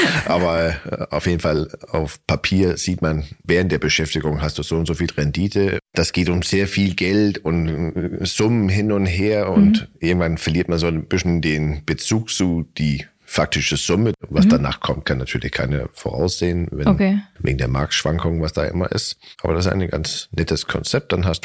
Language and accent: German; Denmark; Das war, als ich in Dänemark, also ich komme aus Dänemark, auf der Handelsschule war